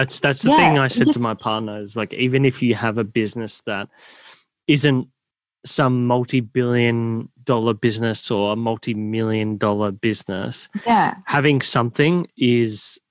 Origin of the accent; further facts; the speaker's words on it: Victoria, Australia; Again, growing up in the Bayside area, although we're in East Melbourne now